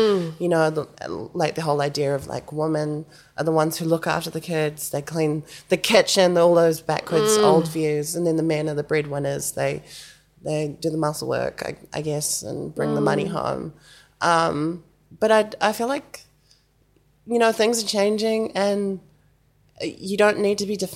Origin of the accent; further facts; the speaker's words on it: Raumati South, Wellington, New Zealand; I grew up in Kapiti, Raumati South, which is lovely coastal village, and like about 45 minutes away from Wellington, so that's where I'm from. My dad is from Hastings, Wairoa area. And my mum is from Pukerua Bay